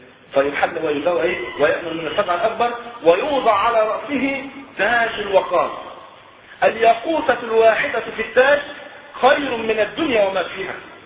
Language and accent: Arabic; Egypt; والحمد لله المواتير اللي عندنا في مصر شغاله تمام بفضل الله